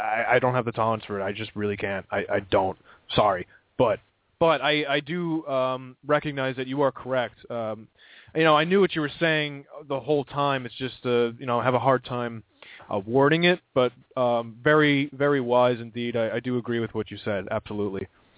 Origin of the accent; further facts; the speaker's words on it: New York, United States; I'm from Long Island, and I am very racist, okay?